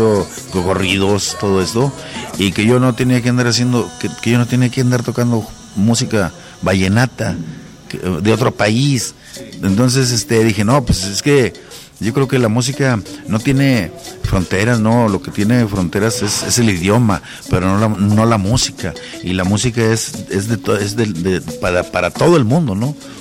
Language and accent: Spanish; Monterrey, Nuevo León, Mexico; yo allá en Monterrey, mi tierra, empecé con este género, pues como te digo, ya hace más de 25 años